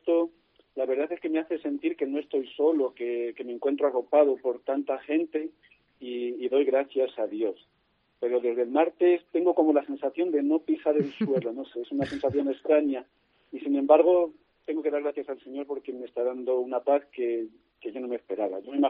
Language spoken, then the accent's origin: Spanish; Santa Ana de Pusa, Castilla-La Mancha, Spain; Bueno, mi pueblo es un pueblo pequeño de Toledo